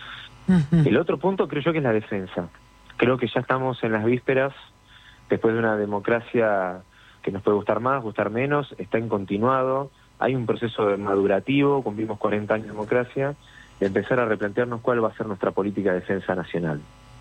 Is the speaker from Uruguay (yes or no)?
no; Argentina; para mí, pesar como argentino y malvinero